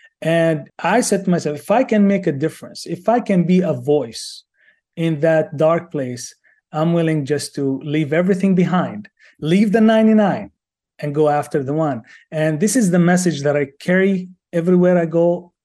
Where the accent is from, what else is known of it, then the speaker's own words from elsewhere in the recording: West Bank, Palestine; I was born and raised in the West Bank in the middle of this conflict between Israelis and the Palestinians.